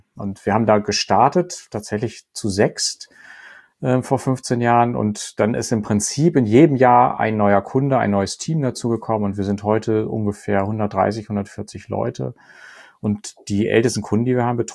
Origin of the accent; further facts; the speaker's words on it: Osnabrück, Lower Saxony, Germany; now in Bremen, Germany; Ich komme ursprünglich aus Osnabrück, lebe aber schon seit Ende der 80er Jahre in Bremen, habe hier studiert